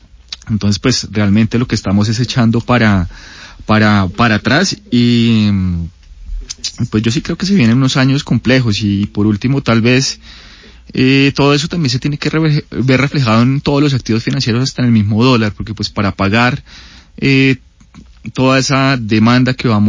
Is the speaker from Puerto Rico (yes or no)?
no; Colombia; los accionistas de la compañía pues somos todos los colombianos